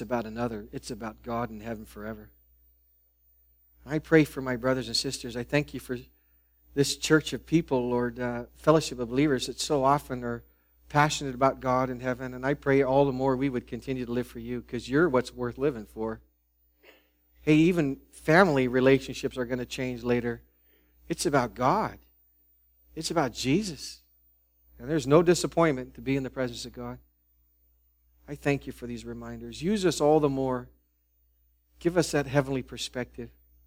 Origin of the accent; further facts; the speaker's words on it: United States; Yeah, you're part of it as an American.